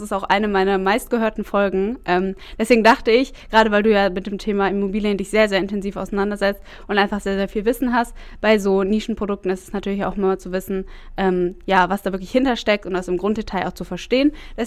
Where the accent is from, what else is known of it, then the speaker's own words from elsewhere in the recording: Germany; Und es ist auch so eine Investition, in die man als Deutsche irgendwie vertraut und wo man sich dann auch sicher fühlt.